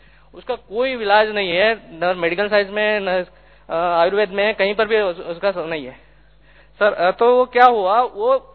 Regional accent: Madhya Pradesh, India; now in Bangalore, India; मैं मध्य प्रदेश का रहने वाला हूं और मैं बेंगलोर में सर्विस कर रहा हूं।

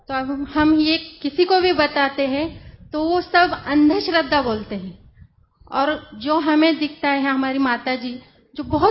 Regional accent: Maharashtra, India; मैं महाराष्ट्र से हूँ।

